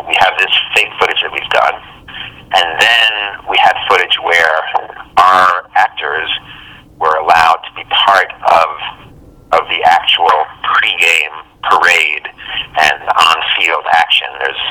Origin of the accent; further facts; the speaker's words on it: United States; I'm the American surrounded by the Florentines.